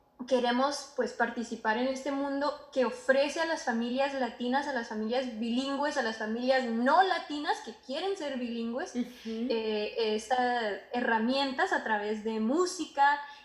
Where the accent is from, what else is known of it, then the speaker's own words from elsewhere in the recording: United States; y yo crecí en Estados Unidos. Mis padres son inmigrantes colombianos.